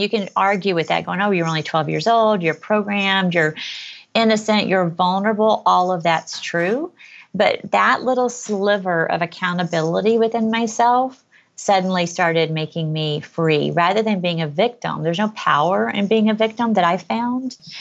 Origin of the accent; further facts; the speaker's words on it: Arkansas, United States; So I grew up in Arkansas. You know what we would probably call poor.